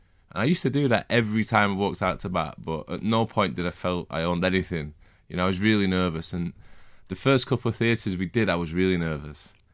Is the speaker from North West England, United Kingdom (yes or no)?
yes; Preston, North West England, United Kingdom; You know, I'm from Preston